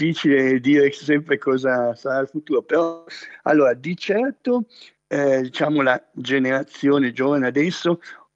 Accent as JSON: {"language": "Italian", "town": "Turin", "region": "Piedmont", "country": "Italy", "tie": "born or raised there", "said": "io sono nato e cresciuto a Torino, dove c'è stata una forte immigrazione dal sud Italia"}